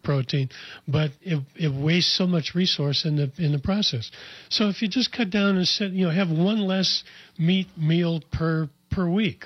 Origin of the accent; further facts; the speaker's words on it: Iowa, United States; I came from Iowa, where there's pork farms all over the state